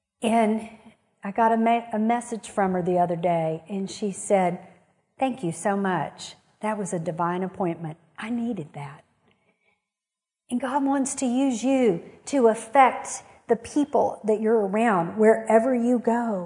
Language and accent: English; Kerrville, Texas, United States; I'm an ordinary girl. I grew up here in Kerrville.